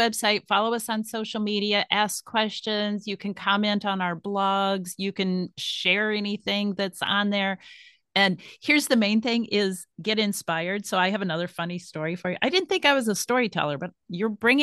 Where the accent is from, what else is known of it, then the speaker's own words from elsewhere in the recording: Missouri, United States; I grew up in Missouri. I grew up on a family farm. We had like 500 acres and my dad farmed the corn, wheat, soybeans, et cetera.